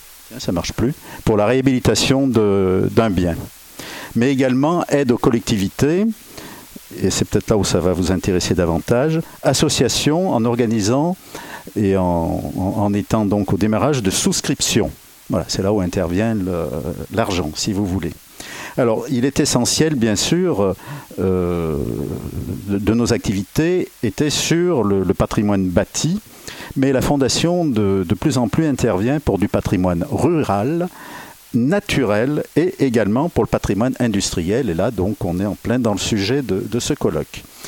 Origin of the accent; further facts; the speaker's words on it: Grenoble, Auvergne-Rhône-Alpes, France; born there; je suis né à Grenoble il y a déjà nombreuses décennies.